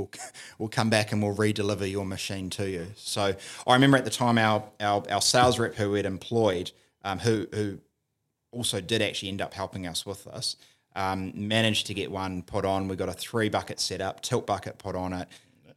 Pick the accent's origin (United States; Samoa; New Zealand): New Zealand; So obviously I'm a Kiwi.